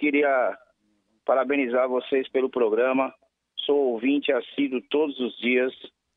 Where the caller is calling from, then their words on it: Guarulhos, São Paulo, Brazil; Eu sou aqui de Guarulhos.